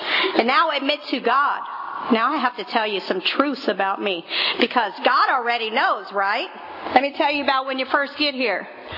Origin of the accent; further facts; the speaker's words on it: Hayward, California, United States; I don't know where you guys came from, but I came from Hayward, and when I was growing up, I was unliked, unloved, and unwanted.